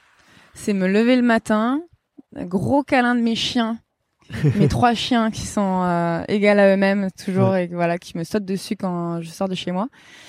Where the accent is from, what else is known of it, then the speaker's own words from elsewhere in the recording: Digne-les-Bains, Provence-Alpes-Côte d'Azur, France; Moi, du coup, j'ai grandi à Digne-les-Bains.